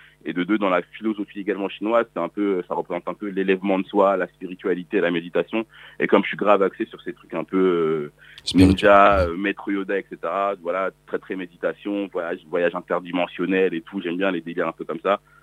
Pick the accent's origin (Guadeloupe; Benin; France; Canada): Benin; je suis originaire du Bénin, pays d'Afrique de l'Ouest.